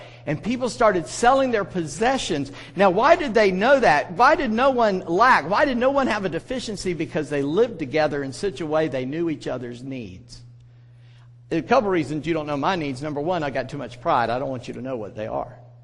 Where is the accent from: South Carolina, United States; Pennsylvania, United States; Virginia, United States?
South Carolina, United States; Charleston; I'm from Charleston, and few months back now, a young man goes in and spends hours in Bible study with a group of believers and then shoots them.